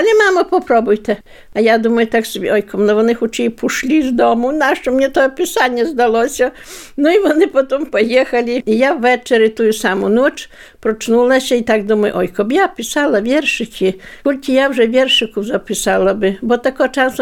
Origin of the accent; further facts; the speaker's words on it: Poland; мене там ніхто не розрушняв, що я з Польщі приїхала. Я говорила чисто на хороше на білоруській мові.